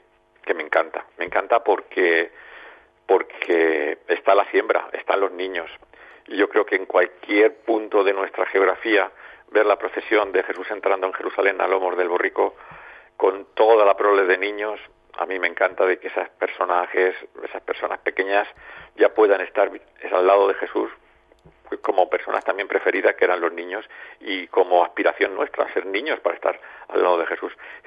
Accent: Daimiel, Castilla-La Mancha, Spain; lo que me tira de mi pueblo, que es lo que más llevo en la sangre. Efectivamente, en Daimiel

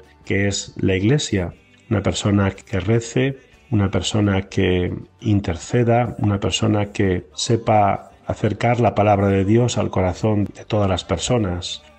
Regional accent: Daimiel, Castilla-La Mancha, Spain; Yo soy de Daimiel

